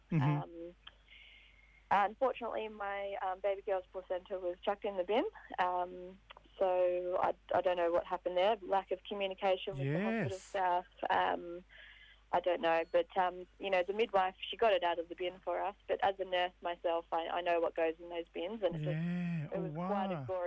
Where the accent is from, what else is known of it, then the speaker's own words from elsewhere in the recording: New South Wales, Australia; I'm a Wiradjuri woman from Wiradjuri country, and I was born on Gammeraygal country.